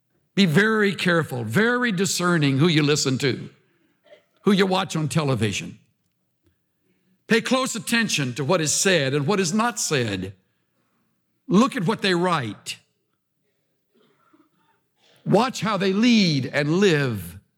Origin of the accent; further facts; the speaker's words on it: El Campo, Texas, United States; my hometown of El Campo down in South Texas